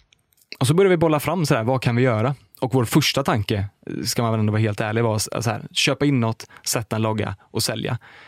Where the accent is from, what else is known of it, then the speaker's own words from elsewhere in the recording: Smögen, Västra Götaland County, Sweden; jag är ju från Smögen, och Oskar hade ställe där, så han var där varje sommar och på helgerna. Så vi båda två är uppväxta på Smögen